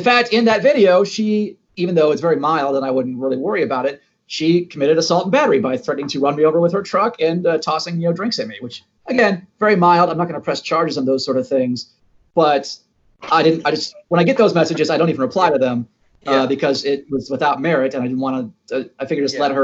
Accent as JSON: {"language": "English", "town": "Atlanta", "region": "Georgia", "country": "United States", "said": "They are, they're a few of them around here, and I'm from Atlanta where they have them as well."}